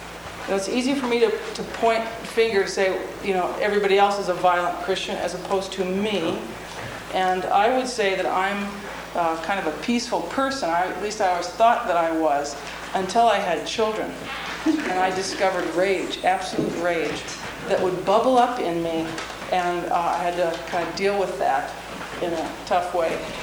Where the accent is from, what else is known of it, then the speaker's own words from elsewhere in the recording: Grand Forks, North Dakota, United States; I'm from Grand Forks, North Dakota.